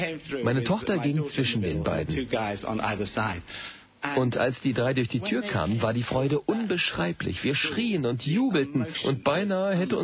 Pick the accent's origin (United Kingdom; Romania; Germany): United Kingdom; England; Ich bin Engländer.